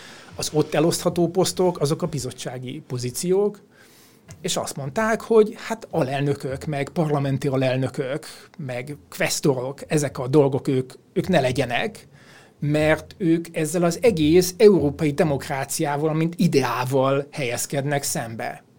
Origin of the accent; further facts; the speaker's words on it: Hungary; természetesen mi magyarok vagyunk, a saját hazánk érdekel minket, egy Magyarország központú világból nézzük mindezt